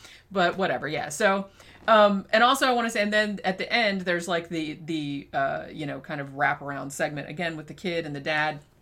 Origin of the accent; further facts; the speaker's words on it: Florida, United States; Like I said, I grew up in Florida, so I have had.